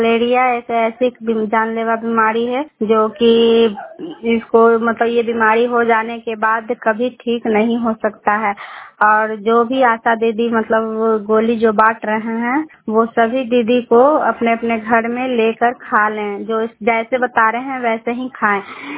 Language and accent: Hindi; Lohanda, Bihar, India; ग्राम लोहंडा कमता पंचायत की रहने वाली हूँ।